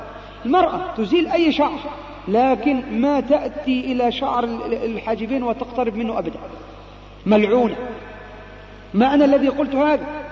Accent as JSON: {"language": "Arabic", "region": "Upper Egypt", "country": "Egypt", "said": "حتى كانت عندنا في الصعيد، لو الناس عندكم من الصعيد"}